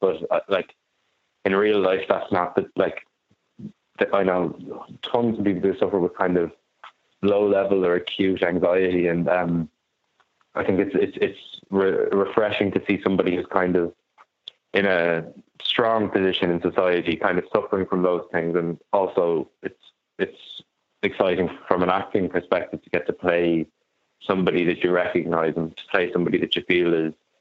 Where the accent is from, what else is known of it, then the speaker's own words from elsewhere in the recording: Maynooth, Leinster, Ireland; I'm not from Sligo, I'm from Maynooth, which is 40, 50 minutes on the train. But it was more so the departure of, like, I thought my life was going to be playing football with Maynooth and Kildare